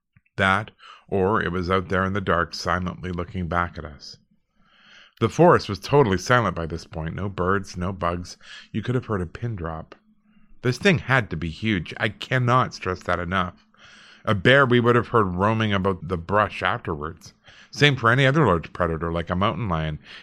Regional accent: Alberta, Canada; I grew up in Alberta, and we were pretty close to a lot of rural people

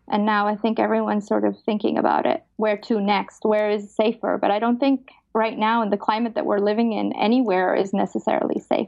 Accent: Afghanistan; now in Turkey; We're from Afghanistan originally, and I lived there, survived the suicide bombing, survived the Soviet invasion.

